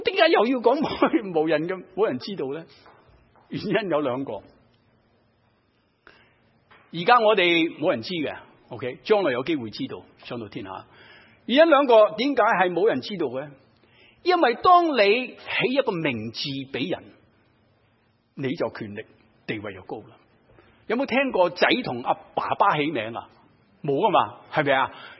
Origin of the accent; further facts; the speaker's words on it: China; 不是啊，我是中国人啊